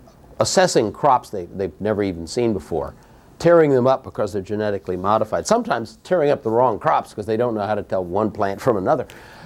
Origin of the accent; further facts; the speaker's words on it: United States; but it bothers me as an American, of course you're a Canadian